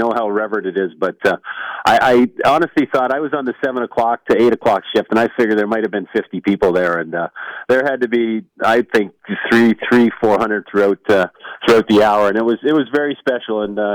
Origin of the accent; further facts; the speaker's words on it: Scotland, United Kingdom; And being Scottish, I'm pretty cheap, and I never took that chance.